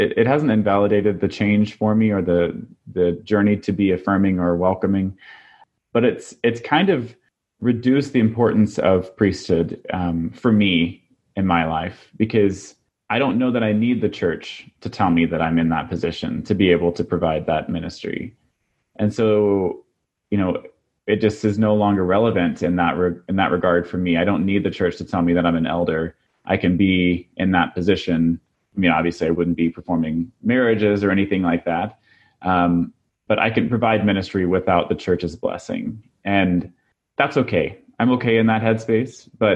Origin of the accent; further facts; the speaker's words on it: Oklahoma, United States; I don't know if it's just from growing up in Oklahoma or what